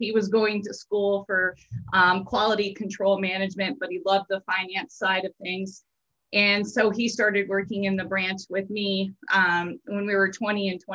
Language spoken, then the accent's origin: English; Monroe, Michigan, United States; I grew up in Monroe, Michigan, which anybody from Michigan puts their hand up because it's shaped like a mitten.